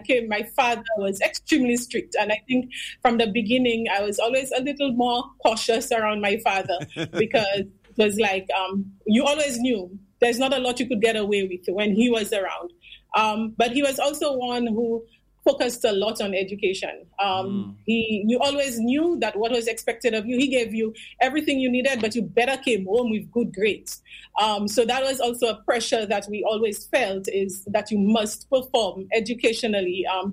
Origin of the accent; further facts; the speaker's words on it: Beaufort, United States; born there; I was born in Beaufort. I came from a pretty large family, a very close-knit family, which is not something that's not very familiar in rural areas.